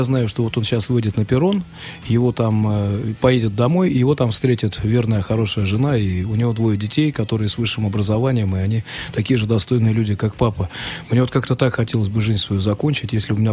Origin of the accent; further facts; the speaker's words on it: Volgograd, Volgograd Oblast, Russia; формировать культурное пространство у себя вот в родном городе Волгограде